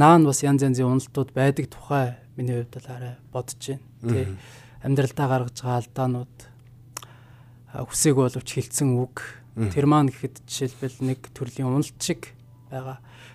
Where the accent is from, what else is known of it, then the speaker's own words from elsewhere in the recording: Mongolia; Тэгээд Хинтэй аймагт төрж өссөн хүн байна. Тэгээд одоо 34 настай.